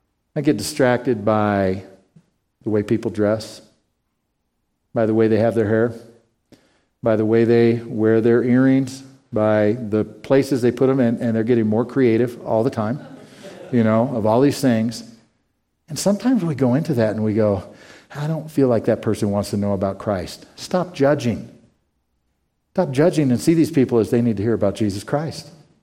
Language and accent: English; Pueblo, Colorado, United States; I grew up in Pueblo, where the majority of my friends, a large part of the culture down there in the 1980s, was Hispanic.